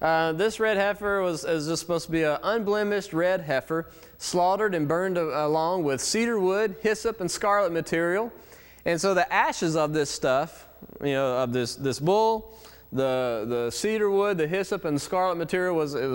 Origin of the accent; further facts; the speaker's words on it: Alabama, United States; Yes, I'm from Alabama, but hey, you know, we're not that crazy.